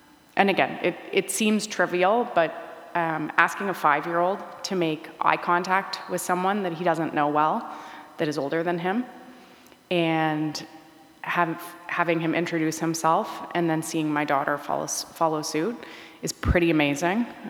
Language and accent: English; Hamilton, Ontario, Canada; I grew up in Hamilton, and my dad was a member of parliament, so I was very exposed to seniors in Hamilton.